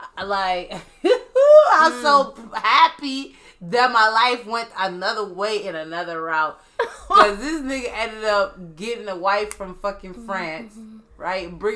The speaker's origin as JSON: {"language": "English", "region": "Maine", "country": "United States"}